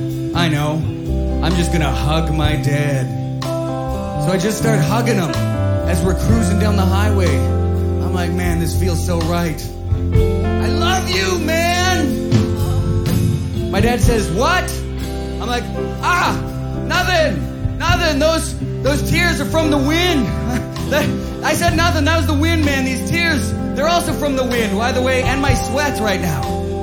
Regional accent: Winnipeg, Manitoba, Canada; but we're from Winnipeg.

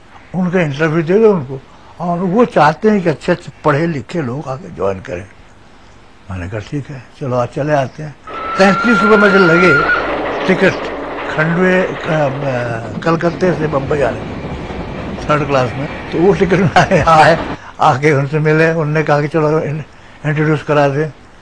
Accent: Khandwa, Madhya Pradesh, India; मैं खंडवा का रहने वाला हूँ।

